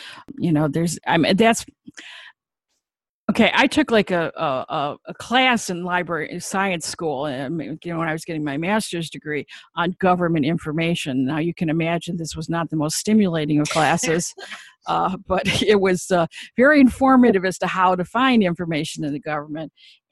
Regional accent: Cleveland, Ohio, United States; moved away; Yeah, I grew up in Cleveland, Ohio, and back before I moved out of the area, so this was back in about 1975-ish era

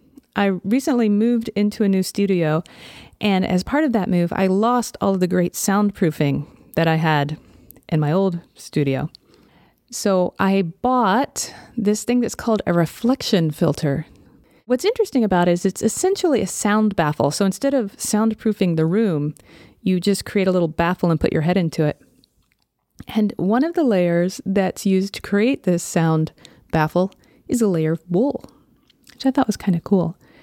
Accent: Southern United States, United States; now in Seattle, United States; I grew up in the South, but I'm living in Seattle these days, so it getting dark at 4:30 just seems wrong somehow.

